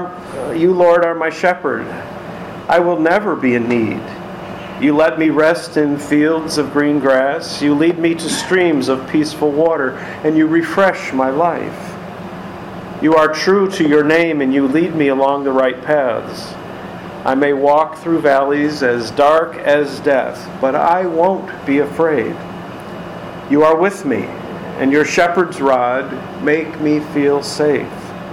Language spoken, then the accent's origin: English; Chicago, Illinois, United States; I grew up in Chicago.